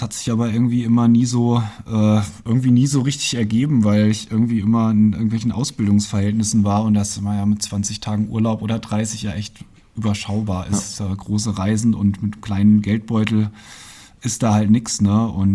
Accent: Landenhausen, Hesse, Germany; also born or lived in Fulda; ich bin in Fulda geboren und im Vogelsberg aufgewachsen, im wunderschönen Landenhausen, Wartenberg, das ist ja unweit von Fulda. Und dann war ich ziemlich oft in Bimbach bei meiner Oma.

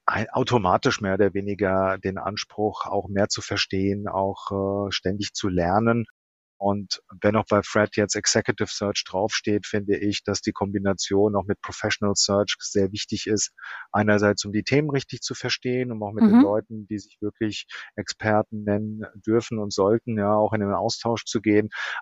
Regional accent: Frankfurt, Hesse, Germany; als Frankfurter

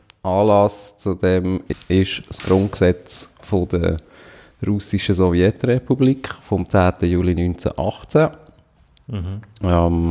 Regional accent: Switzerland; Was gerade so als Schweizer nicht ganz selbstverständlich ist.

